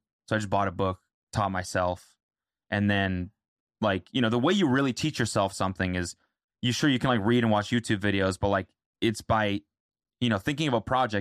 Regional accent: Canada; And that kind of scared me because I'm Canadian and I wanted to stay in the States.

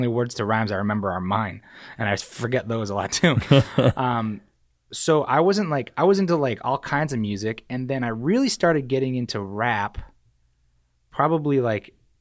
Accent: New Hampshire, United States; also born or lived in New York; So I was born in New York and I moved to New Hampshire when I was like three or two. And I spent like all of high school and, you know, up through high school, graduated high school from New Hampshire.

